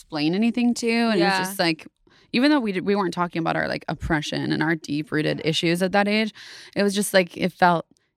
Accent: Davis, California, United States; also born or lived in San Francisco; Grew up in Davis, California.

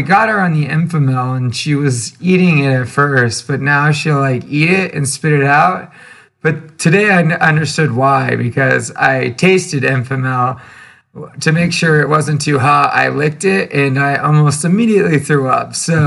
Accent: California, United States; also born or lived in Nevada County, United States; I was born and raised in the Bay Area, then lived for a long time where Jack is from, which is, I think, the most beautiful place in California.

